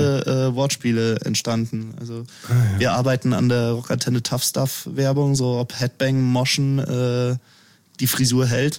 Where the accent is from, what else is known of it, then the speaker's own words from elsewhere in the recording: Erding, Bavaria, Germany; Ja, das war in Erding, also in meiner Heimatstadt war es so